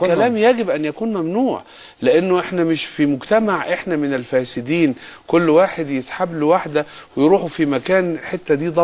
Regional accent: Egypt; احنا ناس مصريين عندنا عرف اجتماعي، عندنا شرع ربنا، عندنا دين،

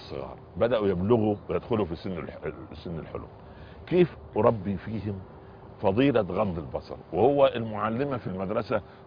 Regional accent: Upper Egypt, Egypt; أنا جيت من الصعيد مولانا إلى القاهرة

